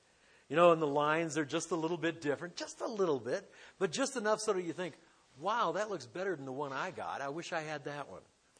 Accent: Detroit, Michigan, United States; Growing up in Detroit, if you had a home, chances were the mortgage was paid in part because you were associated with the auto industry.

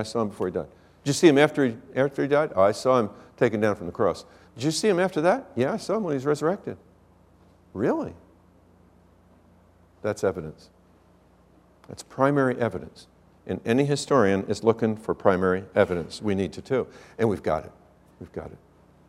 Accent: Washingtonville, New York, United States; I grew up in Washingtonville, New York, a little town about the size of what Jerusalem probably was at that time. We knew everybody's business.

